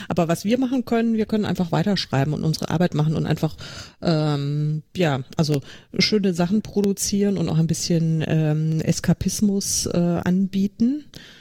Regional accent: Munich, Bavaria, Germany; Und komme ursprünglich tatsächlich aus München, auch wenn man es mir im Podcast nicht anhört, aber ich bin eine echte Münchnerin. Und ich kann auch bayerisch, wenn es sein muss.

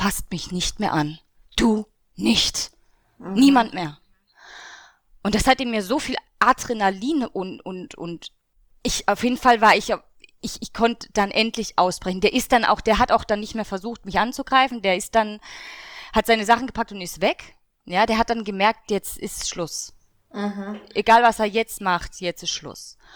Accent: Germany; also born or lived in France; dann kann ich ja eigentlich auch wieder zurück, weil das ist ja hier meine Heimat, Frankreich ist nicht meine Heimat.

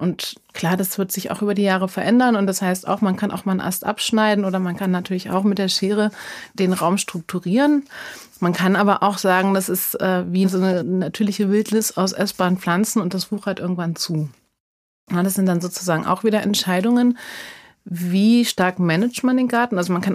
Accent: Berlin, Germany; Ich bin Berlinerin und kam nach Berlin zurück

